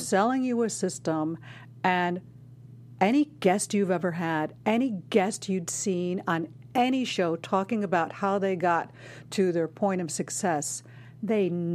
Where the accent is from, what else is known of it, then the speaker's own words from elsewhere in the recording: Chicago, Illinois, United States; I had briefly met right before I came from Chicago.